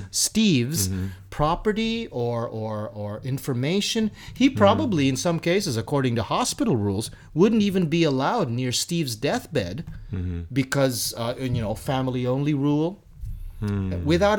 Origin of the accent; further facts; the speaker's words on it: Canada; I completely disagree with this as a Canadian looking across the border